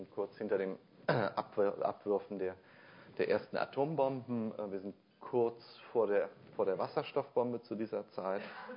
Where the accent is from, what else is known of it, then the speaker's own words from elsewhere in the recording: Rhineland, Germany; Am Martinstag, glaube ich, in meiner Heimat im Rheinland war heute Karnevalsanfang.